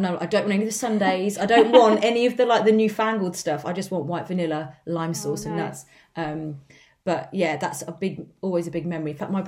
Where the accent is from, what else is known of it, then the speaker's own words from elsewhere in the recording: Northampton, East Midlands, United Kingdom; born there; moved away as an adult; So we both, well, I was born in Northampton.